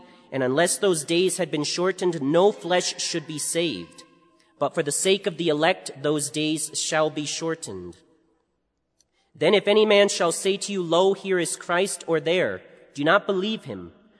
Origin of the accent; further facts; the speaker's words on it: Armada, Michigan, United States; I am from Armada, Michigan.